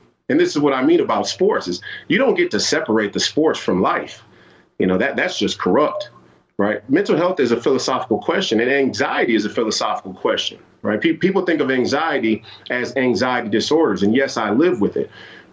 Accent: Twin Cities, Minnesota, United States; You know, I grew up here in the Twin Cities to a blue-collar community.

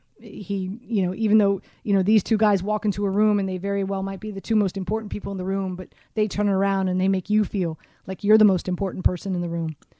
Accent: Miami, Florida, United States; So as you know, born and raised in Miami, my dad played for the University of Miami.

